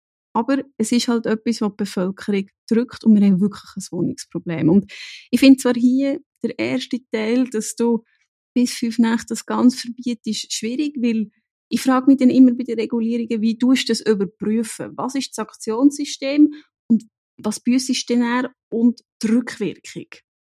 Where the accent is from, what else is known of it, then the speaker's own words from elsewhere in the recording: Wilderswil, Bern, Switzerland; In der Gemeinde Wilterswil im Berner Oberland, wir sind sehr eine Tourismusregion